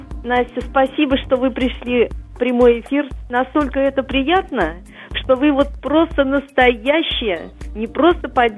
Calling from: Moscow, Russia; я из Москвы.

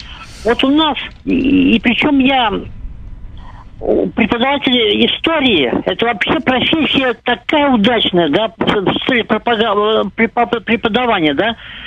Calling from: Saint Petersburg, Russia; Санкт-Петербурга.

